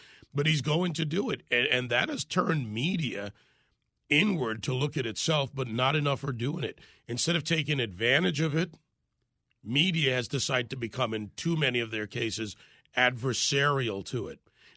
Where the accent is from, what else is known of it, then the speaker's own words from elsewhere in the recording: Jamaica; born there; I was born in Jamaica. My family's from both the United States through our revolution and Jamaica.